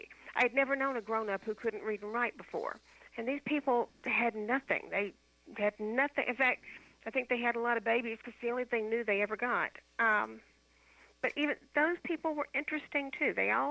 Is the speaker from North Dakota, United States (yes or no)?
no; Prichard, Alabama, United States; I grew up on Patane Street, which was a street in Alabama, in Pritchard, Alabama, that was paved with red clay.